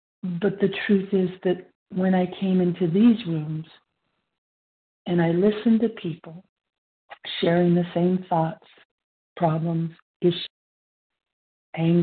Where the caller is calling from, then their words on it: California, United States; I'm calling from Central Coast, California. I'm between San Francisco and Monterey.